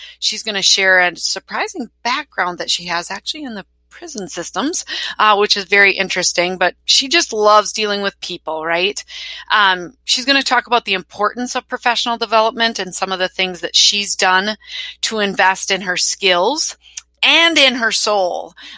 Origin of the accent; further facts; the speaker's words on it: Wisconsin, United States; accent: Wisconsin; Hopefully you're getting used to my imperfect Wisconsin accent.